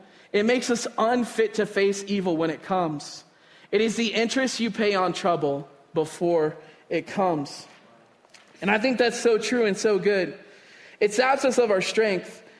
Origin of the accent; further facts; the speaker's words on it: the South, United States; born there; I was born in the South and, you know, everybody would sit on their porch, drink their sweet tea with their rocking chairs.